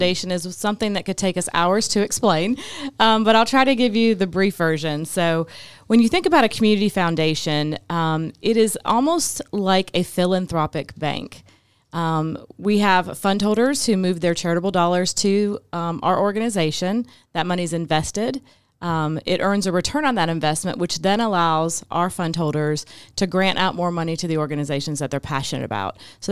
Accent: Ohio, United States; now in Georgia, United States; So I grew up in Ohio and moved to Georgia and did my undergrad and grad degrees at local colleges here

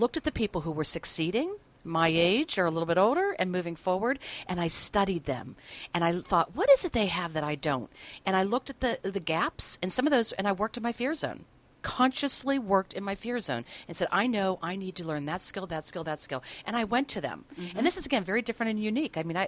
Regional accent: Pittsburgh, Pennsylvania, United States; moved away as an adult; I'm from Pittsburgh. I moved out to California. It was make or break time.

